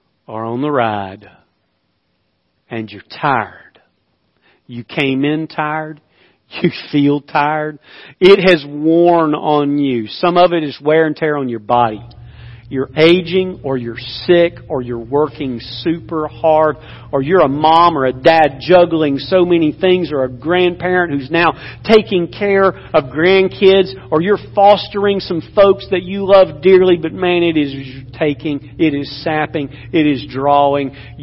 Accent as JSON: {"language": "English", "country": "Indonesia", "said": "I'm from Indonesia. We all ride motorcycles."}